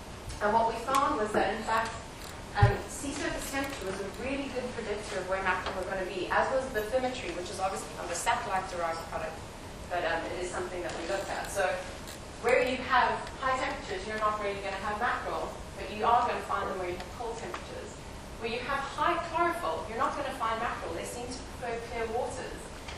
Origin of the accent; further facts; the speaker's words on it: South Africa; and I'm from South Africa